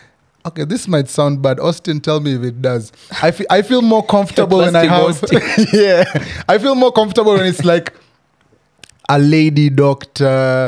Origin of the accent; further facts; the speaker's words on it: Mombasa, Mombasa County, Kenya; now in Nairobi, Kenya; I also felt the same way growing up in Mombasa and coming to Nairobi.